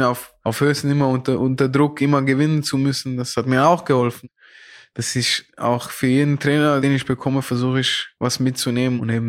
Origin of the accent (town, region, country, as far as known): Switzerland